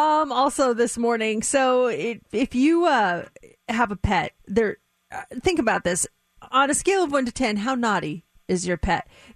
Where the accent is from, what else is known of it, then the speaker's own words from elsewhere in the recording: Colorado, United States; Yeah, if we go to my home state of Colorado, the number one thing that is Googled there is mumble rap.